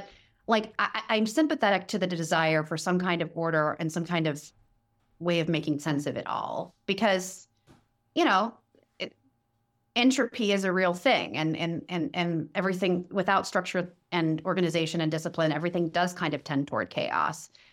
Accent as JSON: {"language": "English", "town": "Kansas City", "region": "Kansas", "country": "United States", "tie": "born or raised there", "said": "which was not more than a couple, 3 hours maybe from where I grew up in Kansas City."}